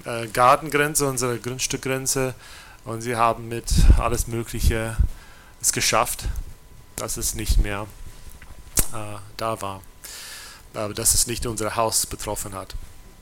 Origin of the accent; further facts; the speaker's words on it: South Carolina, United States; Ich bin in Amerika, in South Carolina aufgewachsen mit drei Brüdern.